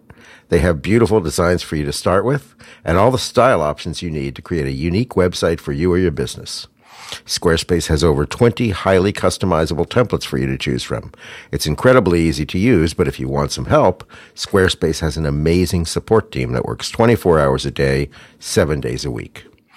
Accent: Pittsburgh, Pennsylvania, United States; When you say Central PA, I'm from Pittsburgh.

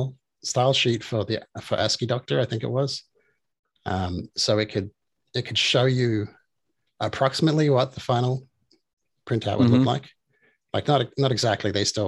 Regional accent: Darwin, Northern Territory, Australia; also born or lived in Perth; I also did some work in Darwin, which is my hometown, a small city up the top of the middle of Australia

